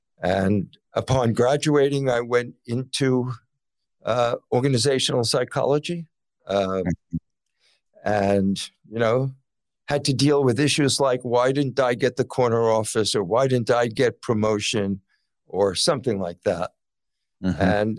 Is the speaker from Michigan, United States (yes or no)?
no; New York City, New York, United States; Well, I grew up in New York, and New York City, actually.